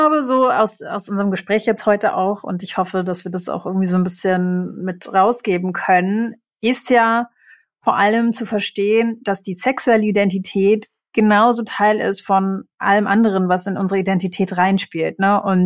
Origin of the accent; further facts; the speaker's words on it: Berlin, Germany; bin ich ja in Berlin aufgewachsen und bin aber auch Tochter einer Psychoanalytikerin